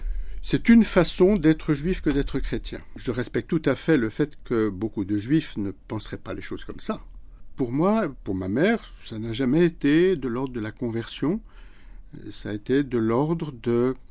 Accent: Florence, Tuscany, Italy; born there; je suis né à Florence, d'un père italien et d'une mère française, juifs tous les deux, croyants, et moi j'étais baptisé à 18 ans.

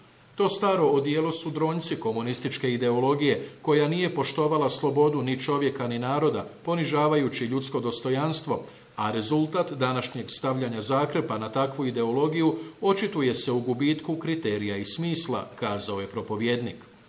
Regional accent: Croatia; Kao djelatnik Svete Stolice, a k tome i kao Hrvat, moram priznati

